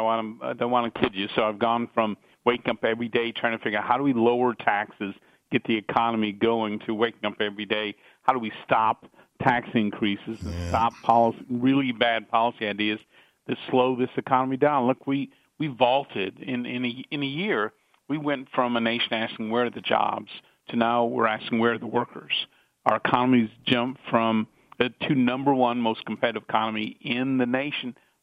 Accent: Houston, Texas, United States; And from Texas, I'm from the Houston region. You mentioned it north of Houston.

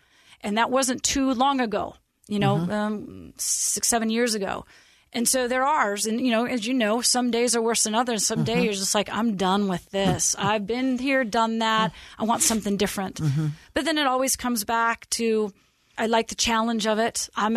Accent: Portland, Oregon, United States; I think of growing up in Portland, Oregon, and the people in the ward and how influential they were.

